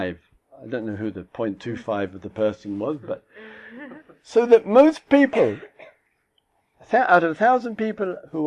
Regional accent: England, United Kingdom; I know I'm English. Not too English, I hope, but anyway.

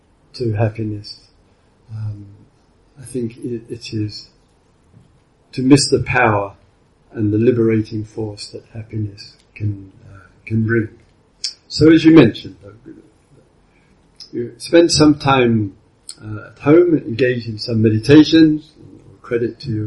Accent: England, United Kingdom; You know, I'm English.

